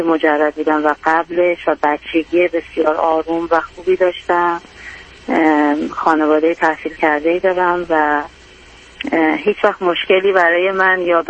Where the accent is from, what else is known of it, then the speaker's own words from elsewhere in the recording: Iran; moved away as an adult; now in United States; بعد از ایران اومدیم به امریکا.